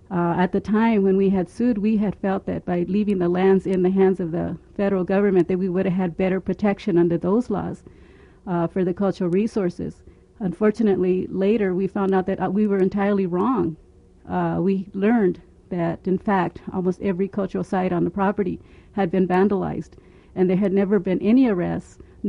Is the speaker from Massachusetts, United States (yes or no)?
no; Bakersfield, California, United States; I am from the Bakersfield area of the Tejon Ranch, and I am a member of the Katanamuk tribe.